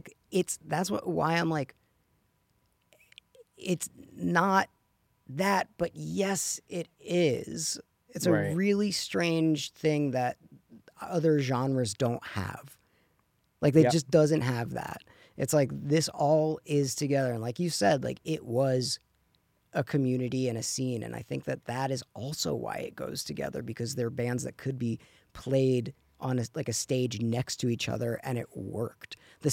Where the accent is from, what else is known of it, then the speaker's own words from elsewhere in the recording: Tucson, Arizona, United States; So when we were growing up in Tucson.